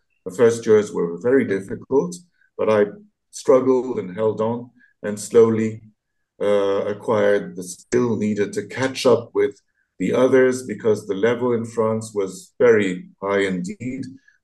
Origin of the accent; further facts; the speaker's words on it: Manila, Metro Manila, Philippines; born there; also born or lived in Washington, D.C., United States; I was born in 1957 in Manila, Philippines. My father was Vietnamese and my mother was French.